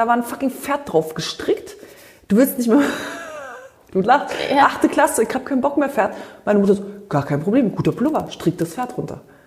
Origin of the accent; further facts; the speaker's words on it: Berlin, Germany; ich komme aus Multikulti Berlin, bei mir gibt's alles, von Türke bis Kurdin bis Schwarz, Weiß, Gelb, Grün